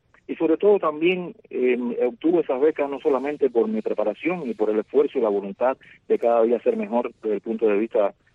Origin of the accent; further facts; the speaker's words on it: Havana, Cuba; ciertos lugares del barrio donde nací, en La Habana Vieja, porque realmente provengo de una familia muy pobre, un barrio pobre